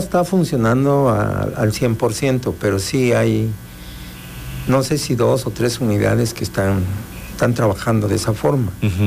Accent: Xocotla, Mexico; Entonces, nosotros nos regimos a través de usos y costumbres, porque yo soy de Xocotla.

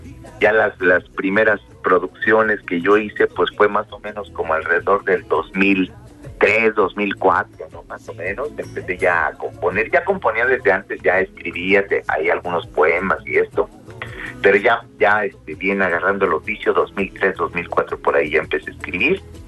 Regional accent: Mexico City, Mexico; Yo soy de la Ciudad de México, nací y crecí aquí en la Ciudad de México

